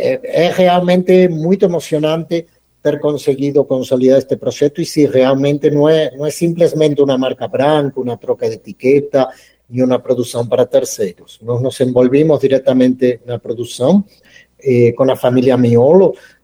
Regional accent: Argentina; Portuguese is a second language; now in Brazil; eu sou argentino, já devem ter identificado pelo sotaque, apesar de muito tempo no Brasil, não consigo perder esse sotaque aí carregado.

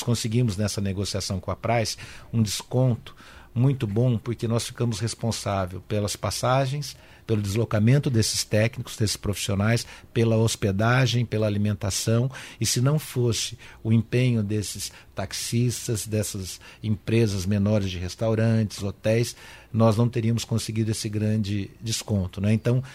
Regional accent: Maringá, Paraná, Brazil; born there; Eu que nasci aqui em Maringá, sei da importância de nós termos uma cidade como Maringá.

